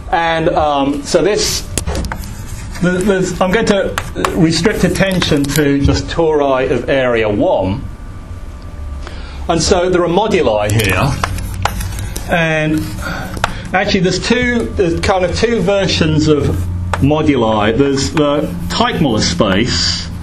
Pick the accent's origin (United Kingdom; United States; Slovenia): United Kingdom; England; I grew up in England, and I did pretty well in high school, except in French. And I've got no ear for foreign languages